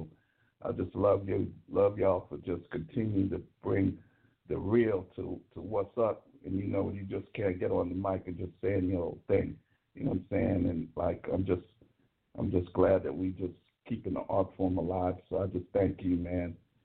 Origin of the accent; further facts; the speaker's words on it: San Francisco, California, United States; from San Francisco.